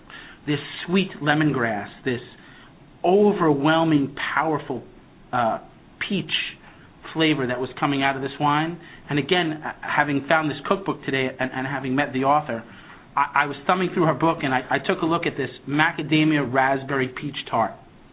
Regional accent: New England, United States; Now, I'm from New England, so black cod is a very difficult fish to come across, typically a Pacific fish.

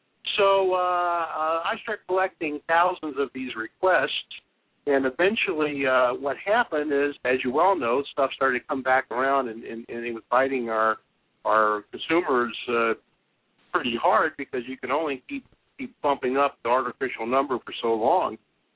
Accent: New Jersey, United States; moved away as an adult; I'm from New Jersey. I mean, that's the major problem.

